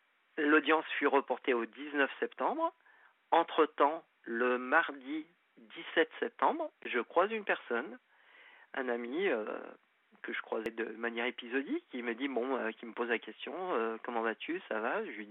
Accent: France; born there; je suis algérien, même si je suis né en France.

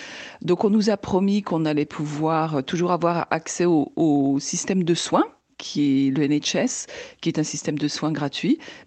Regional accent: France; now in United Kingdom; En tant que Française

